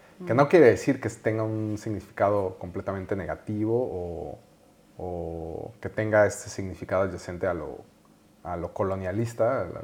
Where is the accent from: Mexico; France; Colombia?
Mexico; Morelia, Michoacán; soy de Morelia, que es esta ciudad en el centro de México del oeste. Y es una ciudad pues muy característica, es una ciudad muy colonial